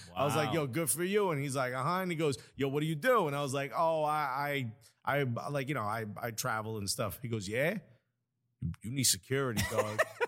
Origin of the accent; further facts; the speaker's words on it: Newark, New Jersey, United States; I go, dude, I'm from Newark.